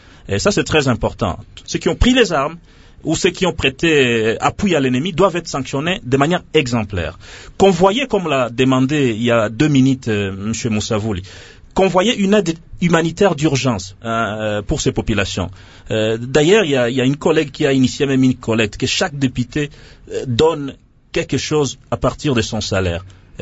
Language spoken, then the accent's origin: French; Walikale, North Kivu, DR Congo; Moi, je suis un élu du Nord Kivu. Hein, je suis de Walikale, mais j'ai des frères qui vivent dans la zone des Beni, et des frères de famille même.